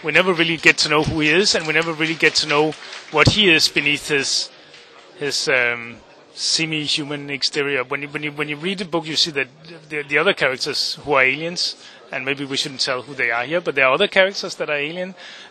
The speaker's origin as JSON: {"language": "English", "country": "Denmark", "tie": "born or raised there", "said": "When I grew up in Denmark, we had a lot of translated French comics"}